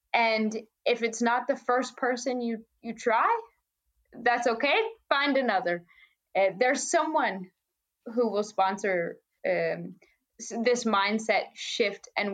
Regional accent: Ohio, United States; now in Denmark; I'm from Ohio, and there's maybe some cultural bounds I may have broken coming into such a Danish workplace.

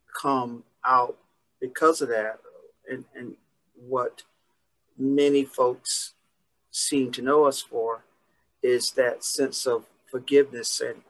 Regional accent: Darlington, South Carolina, United States; also born or lived in Charleston; And I'm not from Charleston originally. I'm from a very small town in South Carolina.

